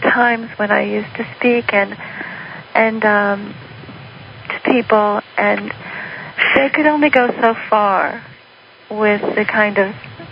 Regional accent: New York, United States; I love New York. I'm from New York. And it's always very exciting to come back home.

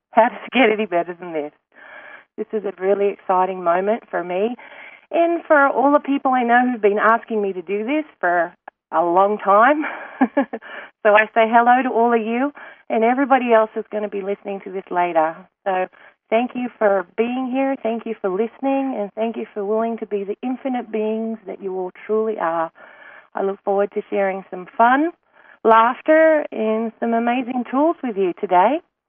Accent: Sydney, New South Wales, Australia; accent: Australian; I have an accent, and if you haven't picked it yet, it's Australian. I'm originally from Down Under, the beautiful Australian. I wasn't in the outback. I was on the coastal town of Sydney, Australia.

